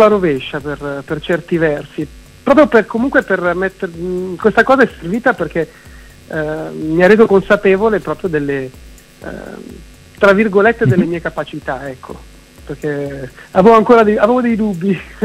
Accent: Lombardy, Italy; Io sono della provincia di Varese

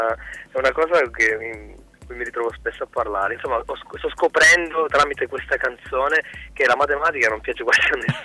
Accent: Bagnara Calabra, Calabria, Italy; intorno agli anni 90 c'erano ancora le radio libere anche giù in Calabria, che nel mio paese di origine, mm-hmm. Bagnara Calabria

